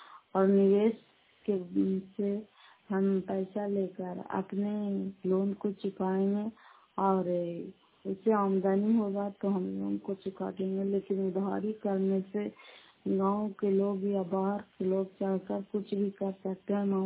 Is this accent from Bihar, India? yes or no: yes; Nalanda, Bihar, India; घर फतेहपुर पंचायत मकरौता जिला नालंदा कराचकरा ब्लॉक की निवासी हूँ।